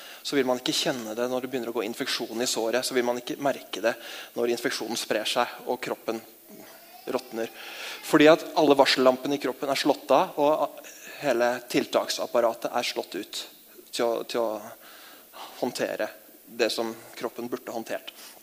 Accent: Akershus, Norway; hvis det var en bonde fra Romerike der jeg kommer fra.

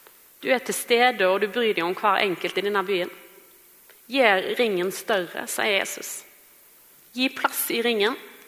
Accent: Vestland, Norway; hjemme på Vestlandet, for vi pleier ofte å ta en tur der i jul

